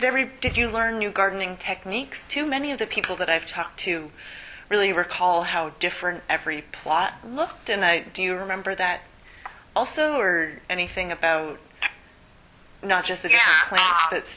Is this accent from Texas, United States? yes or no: no; Maine, United States; I'm from Maine originally.